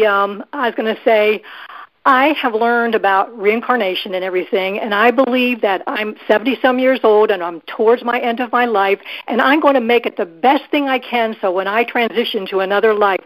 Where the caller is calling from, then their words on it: Columbia, South Carolina, United States; But I am from Columbia, South Carolina, mm-hmm. and I'm calling about Buddy.